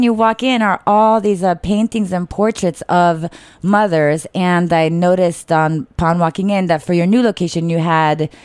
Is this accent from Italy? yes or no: yes; Italy; now in United States; I'm from Italy